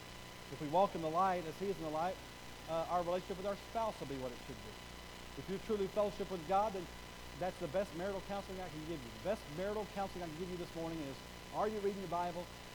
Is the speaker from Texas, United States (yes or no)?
yes; Bowie, Texas, United States; 60 miles north of here, a little town of Bowie, my hometown I was raised in.